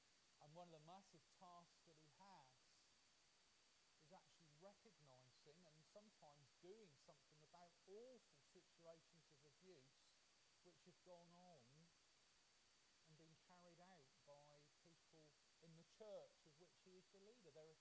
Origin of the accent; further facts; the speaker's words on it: United Kingdom; You see, we're British. Stiff upper lip, unless it's football or sport or cricket or whatever it is that you enjoy.